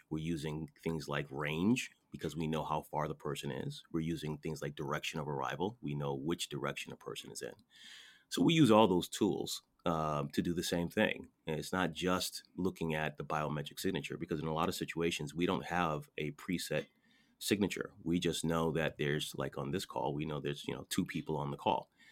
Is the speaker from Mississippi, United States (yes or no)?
no; Connecticut, United States; So the way that I say words like, let's say, Connecticut, because I'm from Connecticut, is different than someone else's way of saying Connecticut.